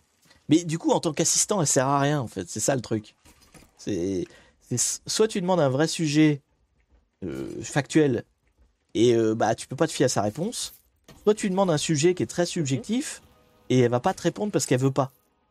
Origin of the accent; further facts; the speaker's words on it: Normandy, France; moi, je suis normand. Bon là maintenant je suis dans les Pays de la Loire, mais je suis né en Normandie